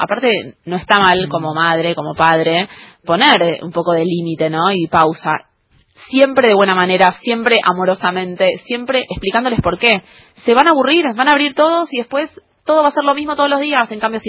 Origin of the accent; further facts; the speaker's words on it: Argentina; primero soy un humano, después soy argentina también.